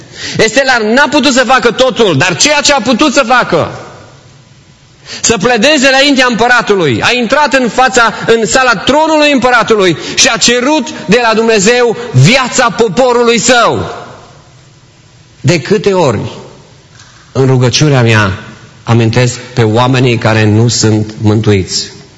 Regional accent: Romania; Pentru că suntem români.

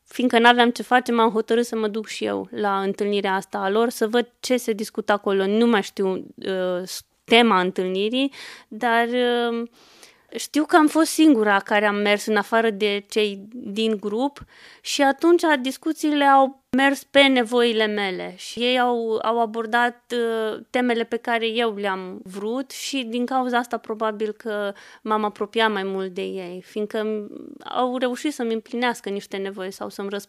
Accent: Balș, Olt County, Romania; M-am născut într-un orășel din județul Olt, orașul Balș. Am copilărit acolo, dar și la sat, la bunici.

